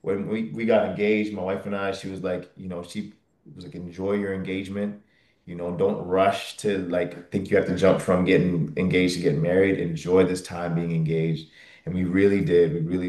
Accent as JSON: {"language": "English", "country": "Canada", "said": "I got to bond with him over the fact that we're both Canadian. And we both at the time lived in New York."}